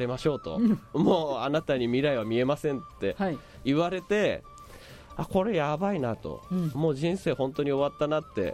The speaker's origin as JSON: {"language": "Japanese", "town": "Isahaya", "region": "Nagasaki", "country": "Japan", "tie": "born or raised there", "said": "地元に帰ってでその両親がやってたお店をもう一回復興させる"}